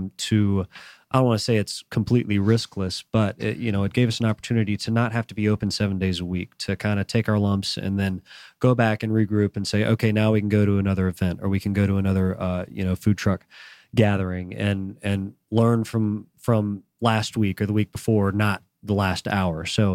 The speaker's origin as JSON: {"language": "English", "town": "Atlanta", "region": "Georgia", "country": "United States", "said": "We're both from Atlanta"}